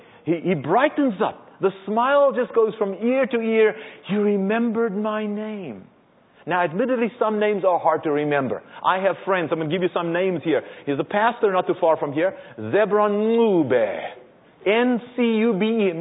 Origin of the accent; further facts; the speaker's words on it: South Africa; Now, as you well know, I'm from South Africa.